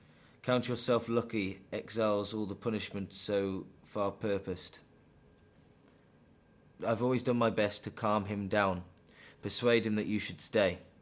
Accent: West Midlands, United Kingdom; accent: West Midlands; I'm from the West Midlands, so I'm sort of caught between a Birmingham and a more Wolverhampton sort of sounding on my accent.

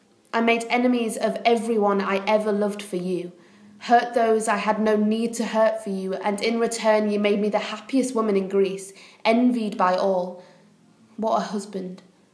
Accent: York, Yorkshire and the Humber, United Kingdom; accent: southern twinge; also born or lived in Leeds; I'm originally from Leeds, but I've lived in York for most of my life. Both my parents are from South, so I've got a kind of southern twinge, but I'm mostly Yorkshire, York.

